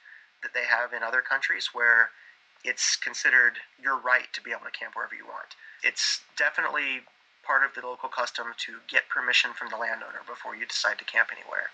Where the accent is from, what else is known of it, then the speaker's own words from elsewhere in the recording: Florida, United States; Remember, I'm from Florida where I scuba dive with no wetsuit on.